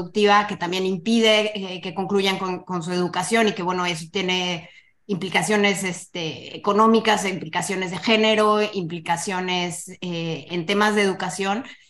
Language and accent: Spanish; Mexico; yo como mexicana